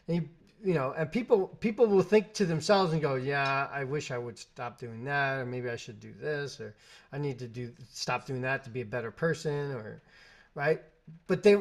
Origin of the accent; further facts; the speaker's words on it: New York, United States; still consider myself a New Yorker. That's where I grew up. That's my home.